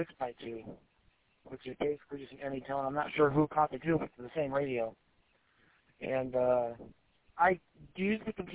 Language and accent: English; Howell, Michigan, United States; Yeah, I'm actually normally from Howell, but right now I'm on the west side of the state